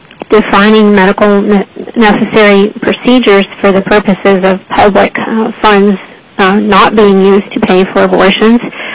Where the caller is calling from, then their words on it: Anchorage, Alaska, United States; I'm calling from Anchorage, representing myself.